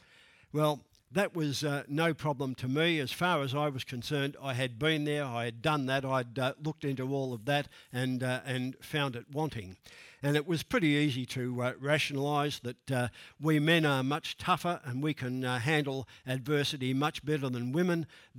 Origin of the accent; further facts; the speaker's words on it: Melbourne, Victoria, Australia; born there; I was born in Melbourne into a very, very strong Catholic family.